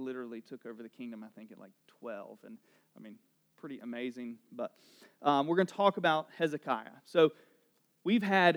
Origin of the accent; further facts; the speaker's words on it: North Carolina, United States; accent: Southern; a little southern there, I know. I am from North Carolina, comes out every now and again.